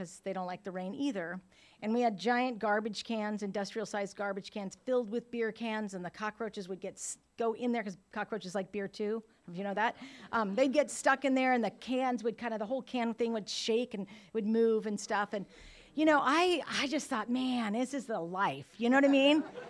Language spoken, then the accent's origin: English; California, United States; Like, I grew up in the Santa Cruz Mountains of California, so we would go down to Santa Cruz and go to beach parties and keggers and all kinds of stuff